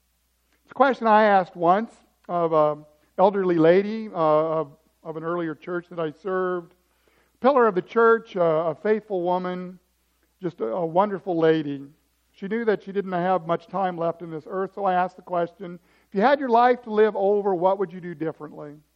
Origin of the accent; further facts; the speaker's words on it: Atlanta, Georgia, United States; now in Crystal Lake, United States; We came from Atlanta. Every neighborhood has a pool. It was wonderful. We moved to Crystal Lake.